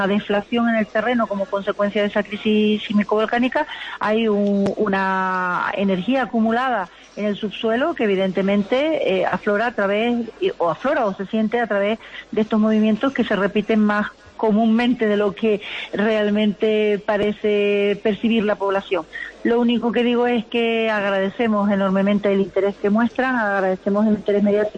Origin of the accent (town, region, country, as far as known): Canary Islands, Spain